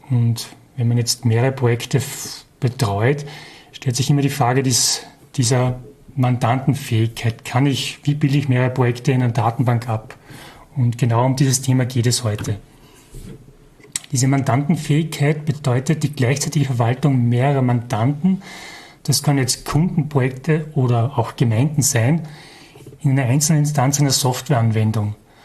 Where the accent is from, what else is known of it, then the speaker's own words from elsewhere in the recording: Salzburg, Austria; ich komme aus Österreich, genauer gesagt aus Salzburg.